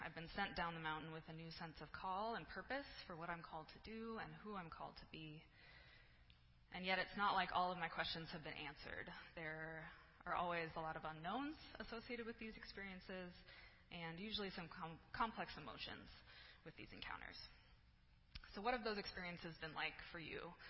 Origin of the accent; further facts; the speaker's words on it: California, United States; I grew up among mountains. Our house was kind of in the middle of these California foothills.